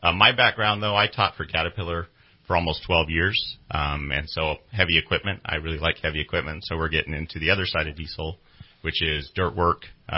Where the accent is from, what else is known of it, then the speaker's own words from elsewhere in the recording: Cedarville, California, United States; I grew up in Modoc County, so I'm from Cedarville, California.